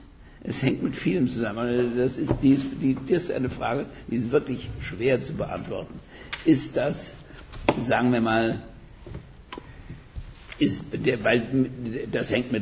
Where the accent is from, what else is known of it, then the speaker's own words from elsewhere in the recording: Berlin, Germany; Sage ich als Berliner.